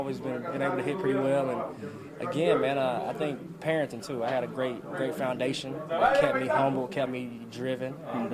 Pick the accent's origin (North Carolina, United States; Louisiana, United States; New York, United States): North Carolina, United States; Asheville; In Asheville, North Carolina. So I was born in North Carolina. The beautiful mountains, man. I'm biased, mountain boy.